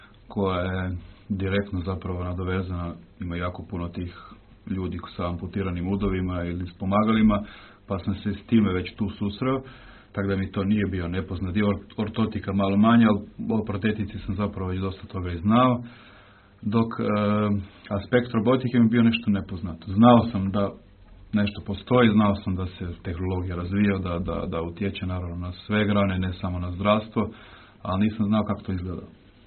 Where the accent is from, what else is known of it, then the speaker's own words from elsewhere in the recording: Zagreb, City of Zagreb, Croatia; Pozdrav, evo, ja sam iz Zagreba.